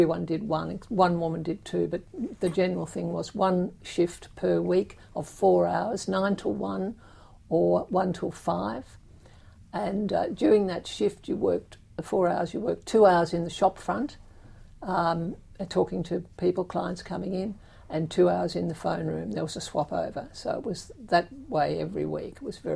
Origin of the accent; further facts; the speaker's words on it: Sydney, New South Wales, Australia; also born or lived in Melbourne; I was born in Melbourne, but when I was seven, we moved to Sydney, where I lived until I was married. Lived in a seaside suburb, and then I was married at 22 and lived in Sydney for some time thereafter, until I went overseas with my husband.